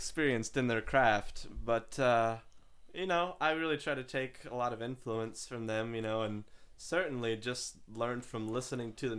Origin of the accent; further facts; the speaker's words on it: Kansas City, Missouri, United States; So, yeah, I would say I'm from Kansas City area.